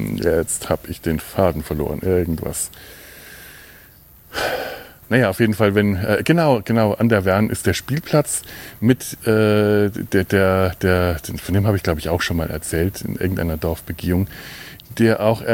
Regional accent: Werneck, Bavaria, Germany; Aber es war eine der großen Fantasien meiner Kindheit hier in Werneck, die Straßen durch tiefe, bodenlose Schluchten zu ersetzen.

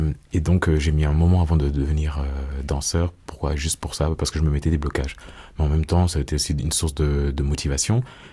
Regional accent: Switzerland; oui, je suis suisse, mais que je suis aussi autre chose. Donc, c'est-à-dire camerounais, noir et plein, et tout ce qui vient avec.

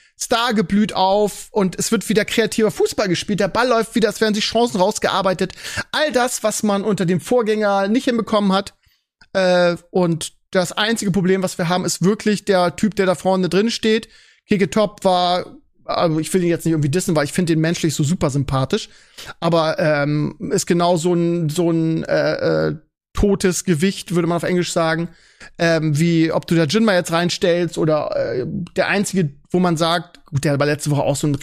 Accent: Bremen, Germany; als Bremer

